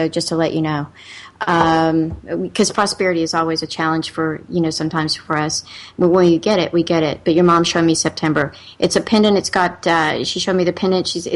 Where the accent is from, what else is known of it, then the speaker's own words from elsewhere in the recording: North Carolina, United States; Hey, y'all. I'm from North Carolina.